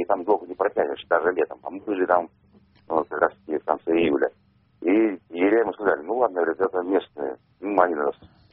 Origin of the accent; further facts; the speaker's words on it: Obninsk, Kaluga Oblast, Russia; Город Обнинск.